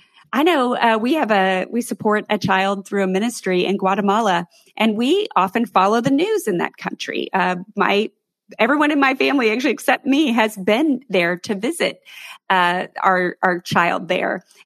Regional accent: United States; also born or lived in Canada; because I am an American, I had to wait on immigration paperwork

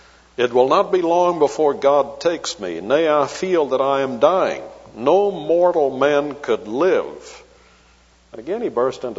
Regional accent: Charleston, South Carolina, United States; I was in Charleston, South Carolina, and since that's my hometown, it's a small airport.

